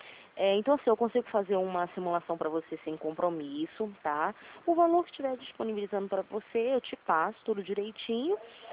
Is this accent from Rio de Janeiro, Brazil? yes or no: yes; Rio de Janeiro, Brazil; Eu sou daqui da Taquara. Não sei se o senhor conhece Taquara. Avenida Nelson Cardoso. Eu me encontro aqui.